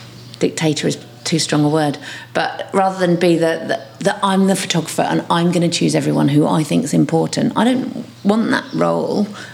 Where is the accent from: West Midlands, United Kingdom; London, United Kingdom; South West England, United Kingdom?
London, United Kingdom; Hackney; I'm an artist from Hackney. I'm from Hackney.